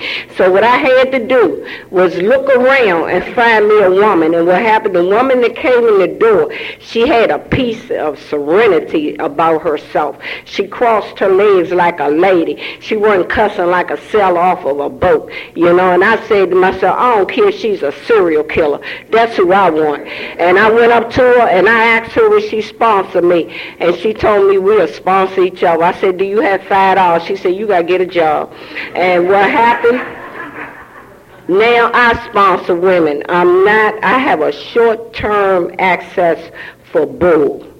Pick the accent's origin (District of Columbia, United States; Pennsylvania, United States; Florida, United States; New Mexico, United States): District of Columbia, United States; Washington; I am too homegrown from down Fifth and K, but I'm also homegrown from First and New York Avenue, and we used to hang at a McDonald's.